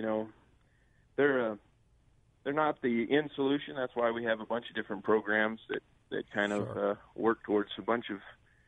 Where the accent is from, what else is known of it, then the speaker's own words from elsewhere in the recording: Sikeston, Missouri, United States; I'm actually a Boot Heel boy. I grew up in Sykeston, Missouri.